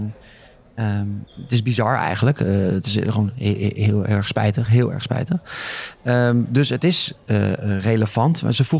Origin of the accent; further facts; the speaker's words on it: Zwolle, Overijssel, Netherlands; In Zwolle bijvoorbeeld, waar ik vandaan kom.